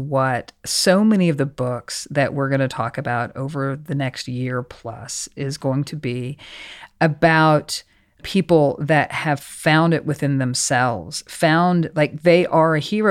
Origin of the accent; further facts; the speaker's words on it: Oklahoma, United States; I'm kind of a nobody that works, you know, behind the scenes in Hollywood. I come from Oklahoma.